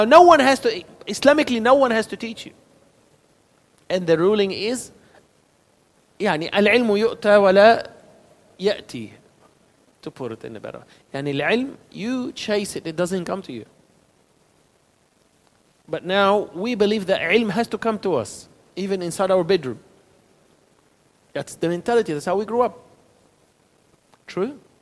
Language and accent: English; Australia; Because we grew up in Australia, and many people grow up believing they are entitled for things.